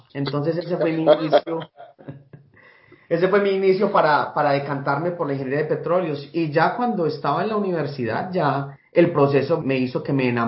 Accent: Anserma, Caldas, Colombia; me une mucho una relación con amigos y familia que tengo allí todavía radicados en Anserma Caldas, de donde soy originalmente.

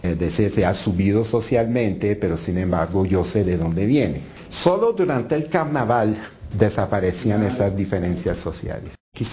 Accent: Quebec City, Quebec, Canada; yo soy de la ciudad de Quebec, en la parte francesa

